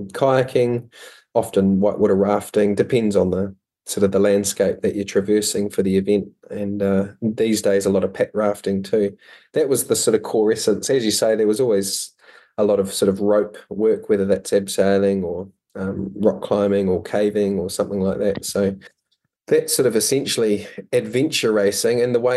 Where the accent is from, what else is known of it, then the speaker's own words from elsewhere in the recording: New Zealand; I'm a Kiwi too